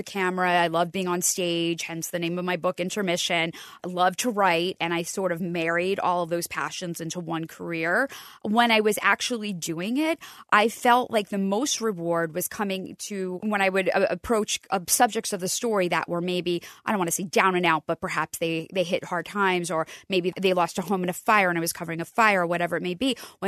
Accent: Medford, New Jersey, United States; I'm not. I'm from Medford, New Jersey. I grew up in Medford, just outside of Cherry Hill

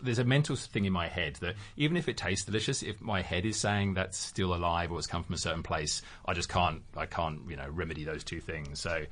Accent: England, United Kingdom; I grew up in a pretty restrictive sort of traditional Englis

